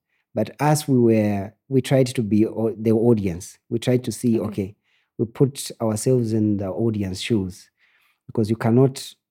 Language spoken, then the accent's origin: English; Choma, Southern Province, Zambia; also born or lived in Ndola / Lusaka; I was born in Ndola. Then I grew up in Southern Province, Choma. And then I came to Lusaka and did my primary and secondary school.